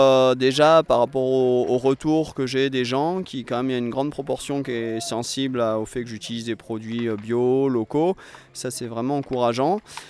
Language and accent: French; Châteauroux, Centre-Val de Loire, France; je suis originaire de Châteauroux et puis j'y suis revenu vivre il y a un peu plus d'un an et demi.